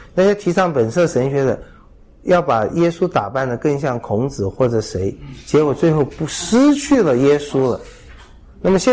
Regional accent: China; 比如说我们中国人里面早就信靠上帝啊

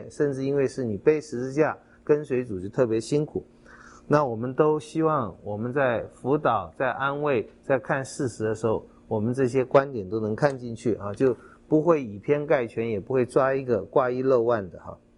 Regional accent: Taiwan; 我们台湾人

